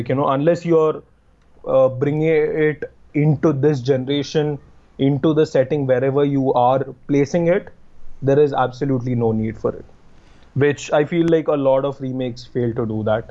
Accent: Mumbai, Maharashtra, India; Yeah, my parents are Keralite. I've been born and brought up in Bombay.

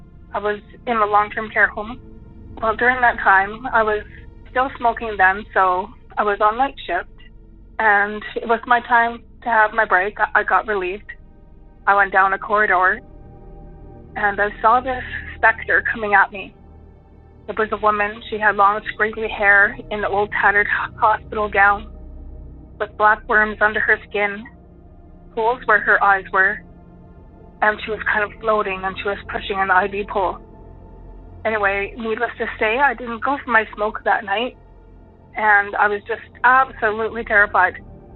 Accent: Vanderhoof, British Columbia, Canada; I'm from Vanderhoof, BC, British Columbia, Canada, of course.

